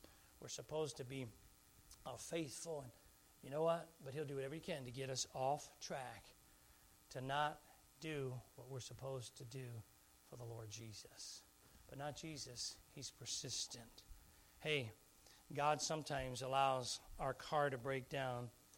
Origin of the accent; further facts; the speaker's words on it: Philadelphia, Pennsylvania, United States; But I tell you this, I grew up in Philly.